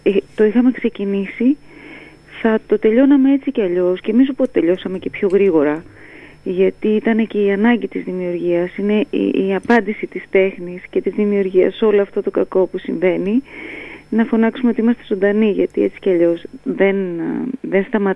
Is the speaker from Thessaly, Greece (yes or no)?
yes; Skopelos, Thessaly, Greece; πάντα κουβαλάω την πατρίδα μου μέσα μου και ένα ταξίδι στη Σκόπελο πάντα είναι η επιστροφή, δεν είναι το ταξίδι.